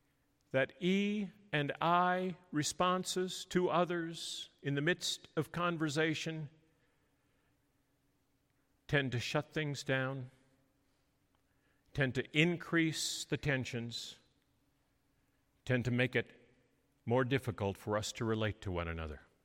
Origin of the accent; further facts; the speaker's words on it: Grand Haven, Michigan, United States; After all, We're from Grand Haven, which is very close to Lake Wobegon, and all the children are above average.